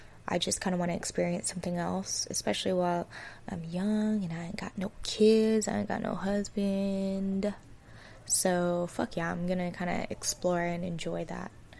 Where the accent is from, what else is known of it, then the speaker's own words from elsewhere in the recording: California, United States; now in Los Angeles, United States; So I was raised in the Bay. I was born in Southern California, moved to the Bay at a pretty young age, was raised in the Bay until I was like 19, and then that's when I moved